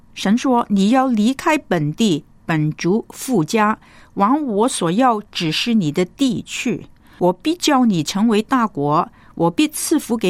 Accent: China; 作为一个中国人是非常荣耀的事

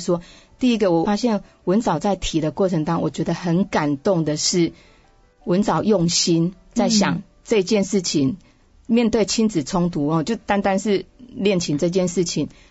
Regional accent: Taiwan; moved away; 我从台湾移民过来之前，在台湾听到一个真实的故事。

